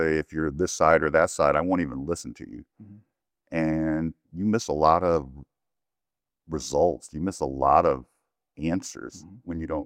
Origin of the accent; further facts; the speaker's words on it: Michigan, United States; I'm originally from Michigan. My wife's originally from Georgia. And been stationed in California, Louisiana, Texas, Germany, Belgium, Korea.